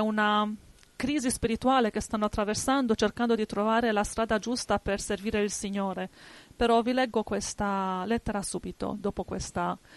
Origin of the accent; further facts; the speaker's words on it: Albania; c'era la dittatura nel mio paese, cioè in Albania.